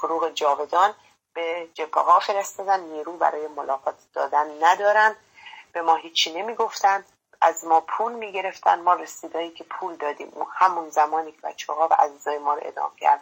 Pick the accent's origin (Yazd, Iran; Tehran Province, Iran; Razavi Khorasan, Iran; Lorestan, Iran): Lorestan, Iran; Khorramabad; مادرم به همراه جمعی از فامیل به شهر خودمون خرم‌آباد رفتن